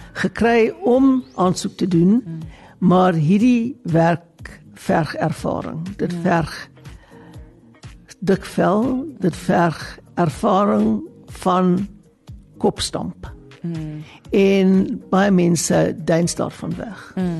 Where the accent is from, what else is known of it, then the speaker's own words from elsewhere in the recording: Johannesburg, Gauteng, South Africa; now in Cape Town, South Africa; Johannesburg is my tuisdorp. Ek het daar groot geword, ek is daar gebore, groot geword. Skool gegaan, universiteit gegaan, gaan werk daar vir die eerste keer. Ek het net Kaap toe getrek omdat ek met iemand getroud was wat in Kaapstad werk.